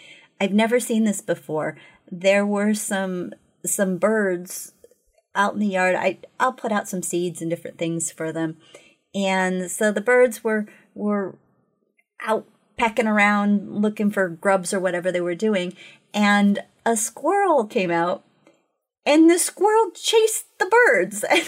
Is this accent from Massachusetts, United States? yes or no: no; California, United States; also born or lived in Costa Rica; now in Oregon, United States; I mean, I'm Californian. I've lived in California and I've lived in Costa Rica.